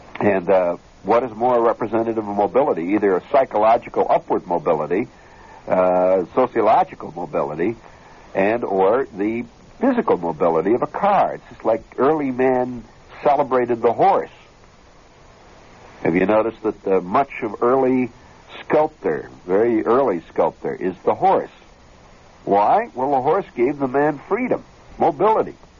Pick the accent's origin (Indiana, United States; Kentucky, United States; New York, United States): Kentucky, United States; Ah, come on, I'm from Kentucky. We can always pronounce it terminal.